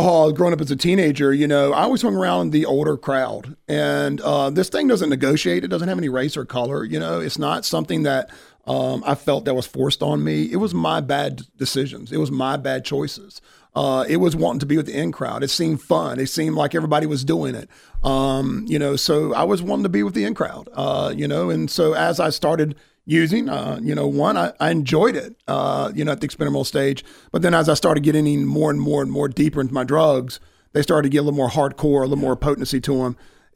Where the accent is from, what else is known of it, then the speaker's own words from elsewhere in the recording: Raleigh, North Carolina, United States; You know, I grew up down in Raleigh-Durham, and, you know, we were youngest of five.